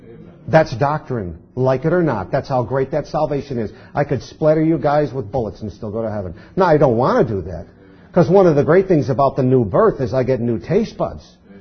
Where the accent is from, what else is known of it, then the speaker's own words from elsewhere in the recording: Buffalo, New York, United States; You know, that's just the way I grew up. I grew up in Buffalo, a city folk.